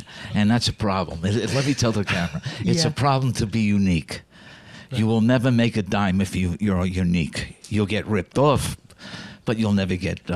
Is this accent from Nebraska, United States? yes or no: no; New York City, New York, United States; Look, my escapade started in New York. I'm a New Yorker.